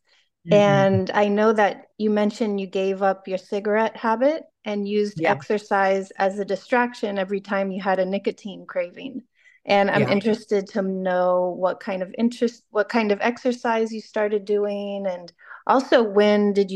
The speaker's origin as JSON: {"language": "English", "town": "Miami", "region": "Florida", "country": "United States", "tie": "born or raised there", "said": "We grew up in Miami. And I love the heat and the humidity and the tropical weather."}